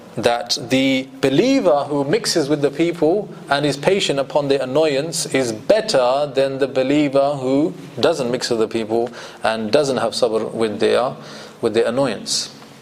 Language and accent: English; Pakistan; Where I came from, where he comes from, you know, I'm Pakistani, he's Bangladeshi.